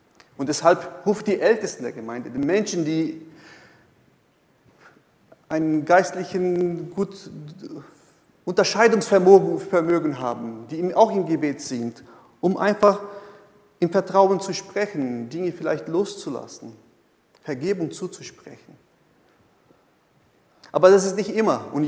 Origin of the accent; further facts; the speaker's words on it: Brazil; German is a second language; ich komme aus Brasilien und da werden diese Sachen auch sehr frei interpretiert alles